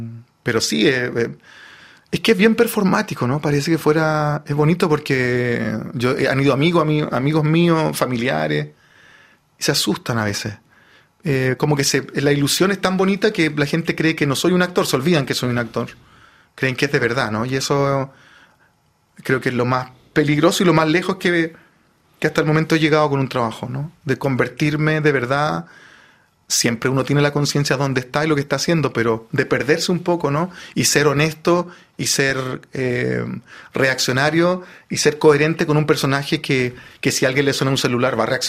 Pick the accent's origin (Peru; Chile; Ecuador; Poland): Chile; me dijeron que como era chileno, era de afuera, lo permitían